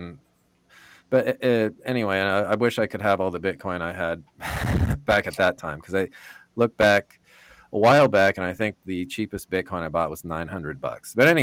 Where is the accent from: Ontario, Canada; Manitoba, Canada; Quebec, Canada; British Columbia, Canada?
British Columbia, Canada; now in United States; So I moved down here from Canada to attend Simpson. And British Columbia, Northern British Columbia.